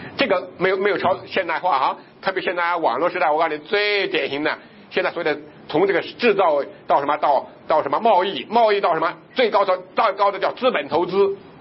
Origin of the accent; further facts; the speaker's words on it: China; 好，现在我们中国人冲到第二个层次，叫生活层次。